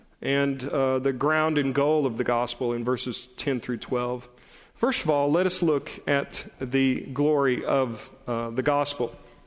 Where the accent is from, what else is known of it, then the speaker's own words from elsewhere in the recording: Shreveport, Louisiana, United States; Shreveport, Louisiana, which is my hometown.